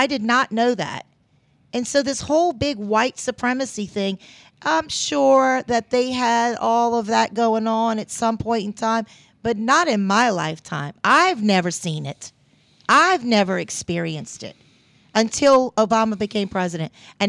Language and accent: English; New Orleans, Louisiana, United States; first language Spanish; English is a second language; also born or lived in Central America; I never realized, you know, I grew up here in New Orleans, and this is a melting pot of different cultures and races. My mother is from Guatemala. My first speaking language is Spanish. I lived in Central America until I was almost 5 years old.